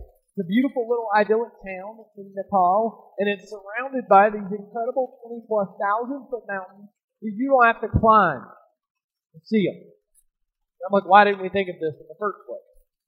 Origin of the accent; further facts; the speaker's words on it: Mississippi, United States; I mentioned that I'm from Mississippi, right?